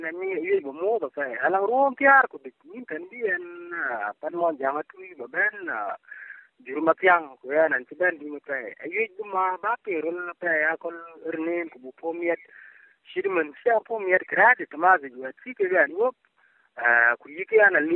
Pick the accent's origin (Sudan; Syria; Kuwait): Sudan; Arabic is a second language; أنا جنوبي بريد رطان كثير. أنا في شمال السودان صح، لكن أنا في منطقة بعيد. أنا أساسا عندي ناس أغلبيتهم كثير في جنوب هناك،